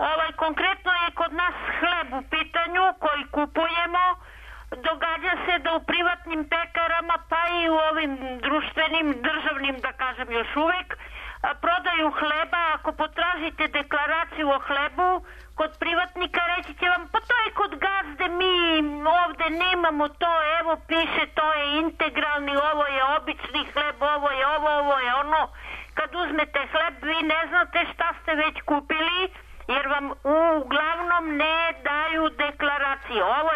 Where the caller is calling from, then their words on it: Pirot, Pirot District, Serbia; Ne, gospodje, ja sam zvala iz Pirota.